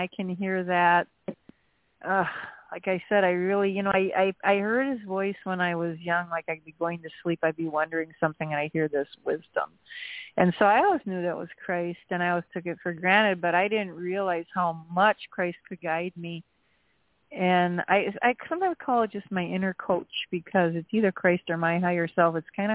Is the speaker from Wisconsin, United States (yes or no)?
yes; Wisconsin, United States; I grew up in Wisconsin where we had the big variations in the weather.